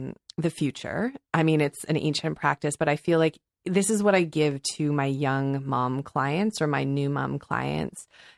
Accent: Ontario, Canada; No, I grew up outside Ottawa.

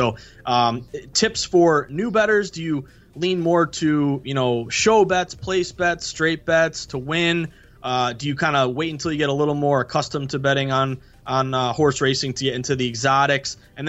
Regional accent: New England, United States; I'm from New England, and in the summer, all my boys, we get together

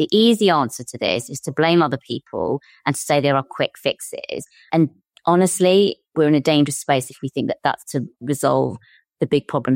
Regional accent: Gillingham, South East England, United Kingdom; born or raised there; also born or lived in Chatham

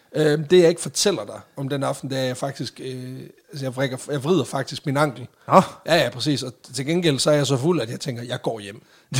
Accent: Sønderborg, Region of Southern Denmark, Denmark; Hov, jeg er fra Sønderborg.

